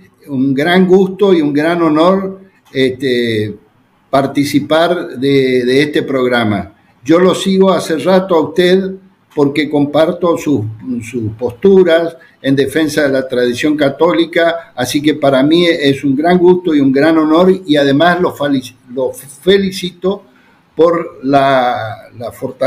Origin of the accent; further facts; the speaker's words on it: Corrientes, Argentina; sí, yo soy correntino, esto es una provincia de Argentina que es muy celosa de su autonomía.